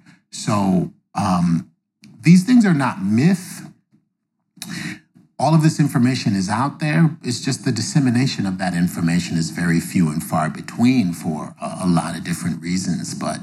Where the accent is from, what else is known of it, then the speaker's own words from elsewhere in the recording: New York, United States; Like I was huge into that as a kid, growing up in New York and hanging out at the Hayden Planetarium